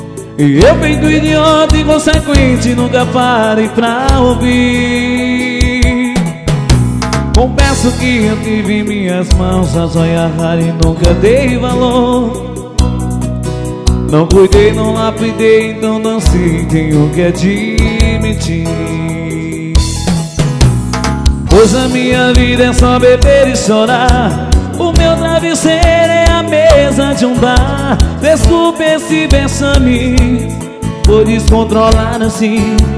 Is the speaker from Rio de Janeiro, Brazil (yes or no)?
no; Itapetinga, Bahia, Brazil; diretamente pra Bom Jesus da Lapa, minha cidade natal, Itapetinga.